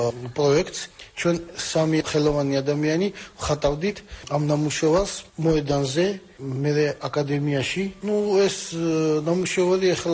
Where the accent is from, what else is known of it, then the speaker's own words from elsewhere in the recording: Tbilisi, Georgia; now in Latvia; დავიბადე და გავიზარდე თბილისში, თბილისელი ვარ.